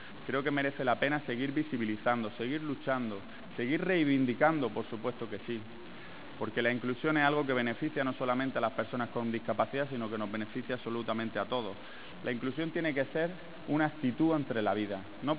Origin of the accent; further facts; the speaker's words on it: Andalusia, Spain; todos somos almerienses